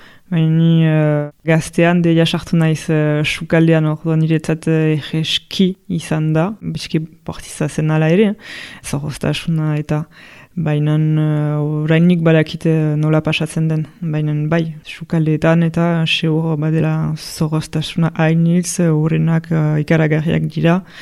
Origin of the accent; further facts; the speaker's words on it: Bayonne, Nouvelle-Aquitaine, France; now in Tarnos, France; Baionan sortu naiz eta hasi naiz, sukaldaritza egiten dut duela ma bost urte orain, dena ondo niretzat, eta Tarnosen bizi naiz.